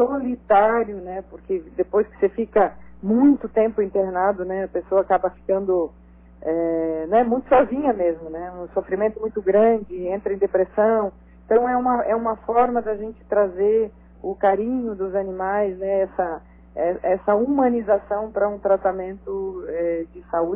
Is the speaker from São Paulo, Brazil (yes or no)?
no; Santa Catarina, Brazil; now in Florianópolis, Brazil; como eu sou do Oeste, muitas pessoas do Oeste vêm fazer tratamentos de saúde aqui em Florianópolis